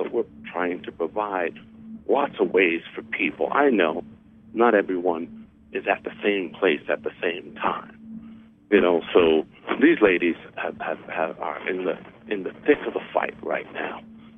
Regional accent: Jersey City, New Jersey, United States; I'm from New Jersey, so I'm from Jersey City, New Jersey, so you know I'm always making that trip to see my friends and family.

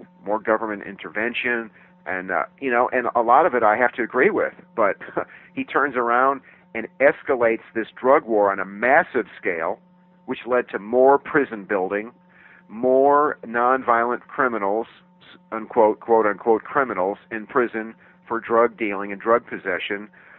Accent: United States; I am an American who actually knows world geography.

